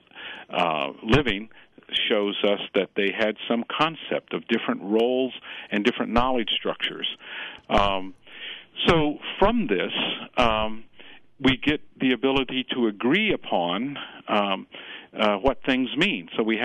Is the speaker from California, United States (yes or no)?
yes; California, United States; I'm from California originally, in Southern California, and I remember as a teenager and a young man evacuating from fires before